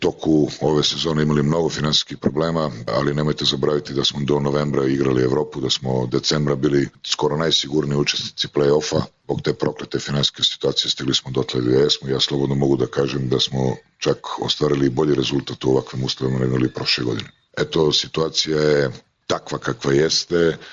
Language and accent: Serbian; Niš, Nišava District, Serbia; Svakako da je za svakog Nišlija koji se tako vidi i osjeća kao pravi Nišlija, svakako da je to velika bruka i sramota za svakog od nas